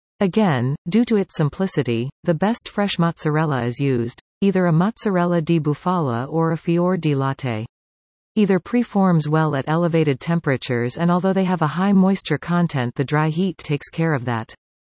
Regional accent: Guelph, Ontario, Canada; Growing up in Guelph in the 70s

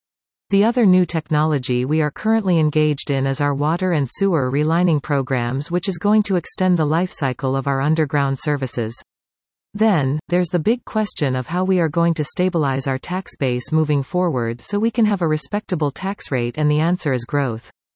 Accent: Greater Sudbury, Ontario, Canada; I was born and raised here in Greater Sudbury and live in the Minnow Lake area.

